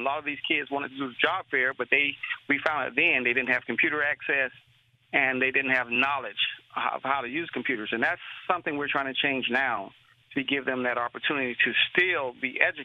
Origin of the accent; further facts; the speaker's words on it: Florida, United States; also born or lived in Cleveland, Tennessee; Originally, I was born in Cleveland, Tennessee, and originally I spent most of my time in Florida, South Florida.